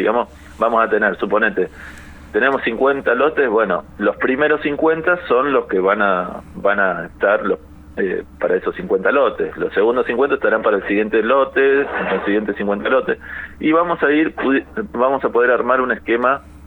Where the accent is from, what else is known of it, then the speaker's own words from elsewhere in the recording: Lago Puelo, Chubut, Argentina; yo nací y me crié acá en Lago Puelo